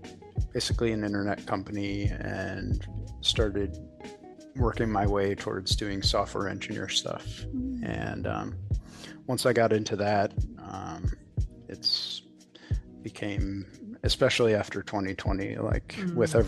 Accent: Chicago, Illinois, United States; also born or lived in Florida / Los Angeles; I was born in Florida, but grew up in like the Chicago area.

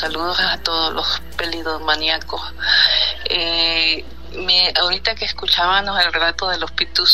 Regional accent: Carúpano, Sucre, Venezuela; Yo soy de Venezuela, soy venezolana, y en mi tierra, en donde yo nací, en Carúpano, un pueblito

